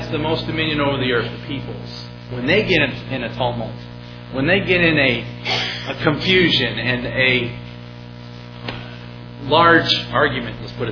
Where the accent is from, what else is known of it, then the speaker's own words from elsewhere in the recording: New York, United States; I grew up in New York State, in the middle of the state, dairy farming country, and there's like nobody there.